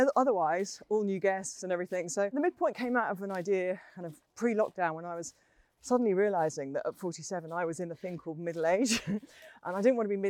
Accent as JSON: {"language": "English", "town": "Newcastle", "region": "North East England", "country": "United Kingdom", "moved": "as an adult", "said": "You know, I came down from Newcastle, 23 years old."}